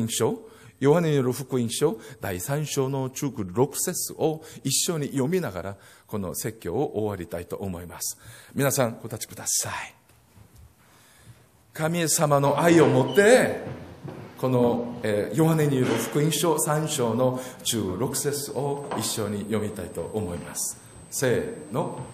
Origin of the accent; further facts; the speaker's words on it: Singapore; Japanese is a second language; 私たちシンガポール人がシンガポールに戻った時にも、この教会のためにお祈りします。